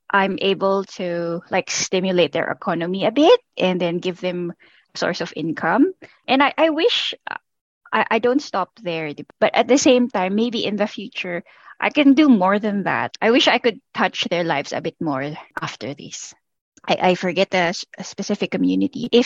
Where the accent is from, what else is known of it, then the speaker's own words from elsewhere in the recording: Philippines; now in Australia; parang I still get to connect to my home country.